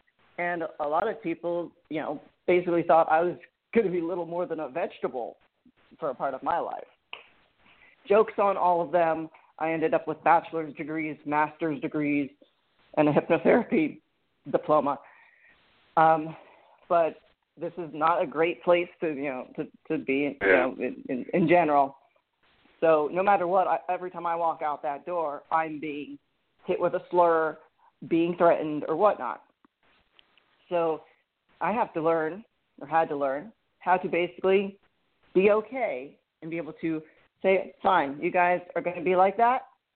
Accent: Florida, United States; I grew up in South Florida, which was a very liberal area. I'm currently in Georgia.

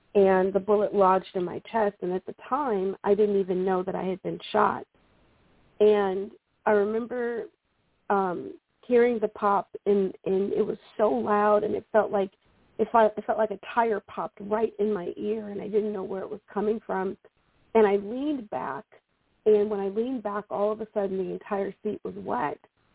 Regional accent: St. Kitts & Nevis; also born or lived in Canada; now in California, United States; I'm in California. I'm originally from St. Kitts. I lived in Canada.

